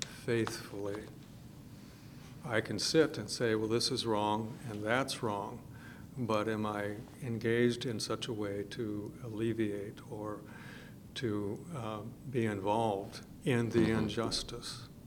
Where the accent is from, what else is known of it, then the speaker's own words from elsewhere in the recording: United States; let's see, I'm an American